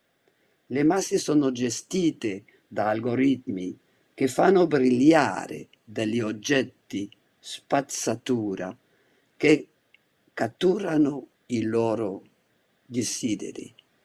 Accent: France; accent: French; Italian is a second language; Sentite le mie parole, dette in un italiano con il mio accento francese.

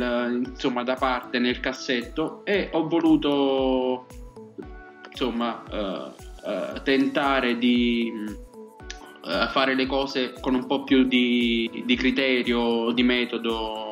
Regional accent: Naples, Campania, Italy; Io vengo da un quartiere molto popolare di Napoli, che è quello della stazione San Lorenzo Vicaria. È un quartiere soprattutto di mercato

